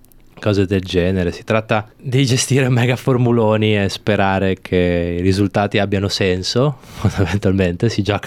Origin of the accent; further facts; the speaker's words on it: Bologna, Emilia-Romagna, Italy; moved away as an adult; now in Australia; Allora, io sono di Bologna, ho 29 anni, quasi 30 ormai.